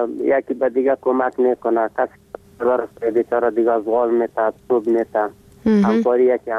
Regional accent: Afghanistan; افغان هستم از اوربند.

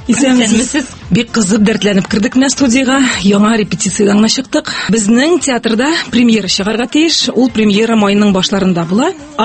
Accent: Kazan, Tatarstan, Russia; мин Казан кызы. Казанда туып үстем, музыка училищесын тәмамладым иң элек.

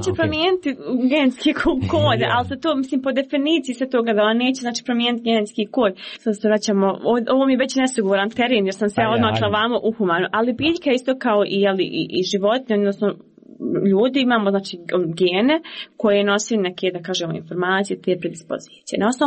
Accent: Bosnia & Herzegovina; bar kod nas u Bosansko-Hercegovačkom društvu

